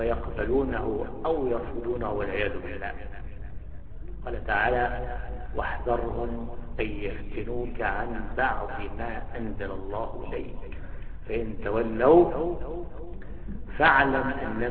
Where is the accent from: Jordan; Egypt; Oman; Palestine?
Egypt; عندنا في مصر